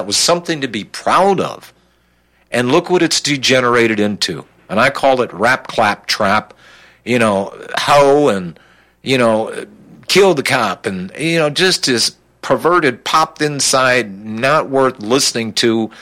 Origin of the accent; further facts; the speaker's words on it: Ohio, United States; also born or lived in Michigan; I grew up in Ohio, but then I was up in Michigan